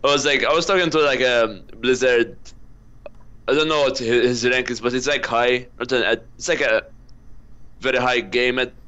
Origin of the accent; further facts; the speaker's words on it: Malta; I'm from Malta, a country which Blizzard don't know about, apparently. yeah, it's like a very small island under Italy.